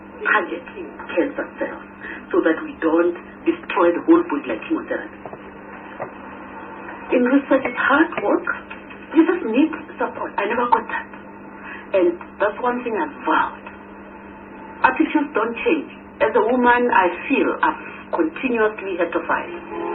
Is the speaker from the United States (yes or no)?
no; Lesotho; English is a second language; I was born in Lesotho. My father was South African. My mother was from Lesotho.